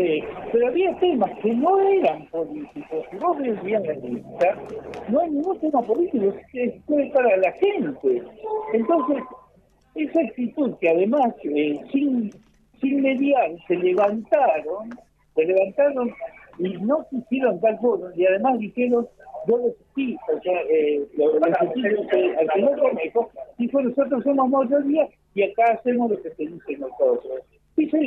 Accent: Buenos Aires, Argentina; Sí, estoy en Buenos Aires. Nosotros somos de aquí, de Buenos Aires.

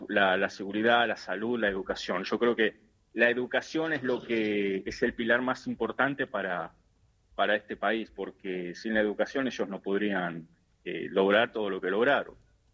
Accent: Argentina; moved away; yo es lo que más extraño a veces de Argentina

